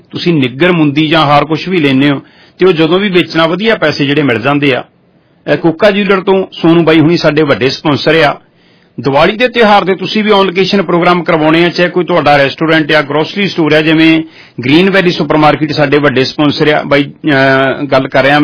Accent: Kuhala, Punjab, India; ਮੇਰਾ ਪਿੰਡ ਕੁਹਾਲਾ

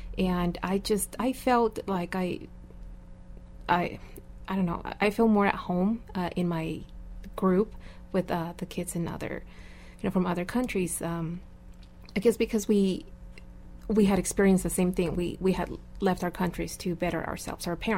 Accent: Mexico City, Mexico; now in Spokane, United States; So I came with my family back in 1988. We came by bus from Mexico City to border town, then from the border town in Mexico to Spokane, all by bus and by car.

